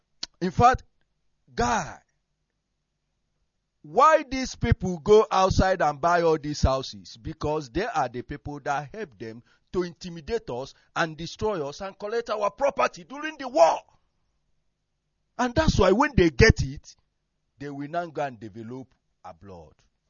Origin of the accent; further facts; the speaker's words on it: Enugu State, Nigeria; now in Dubai, United Arab Emirates; And I am from Enugu State, Nkanu East Local Government Area of Biafra Land.